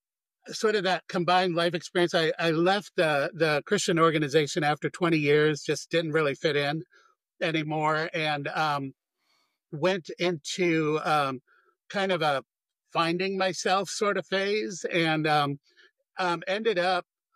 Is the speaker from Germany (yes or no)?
yes; Munich, Bavaria, Germany; I call Munich or München my hometown.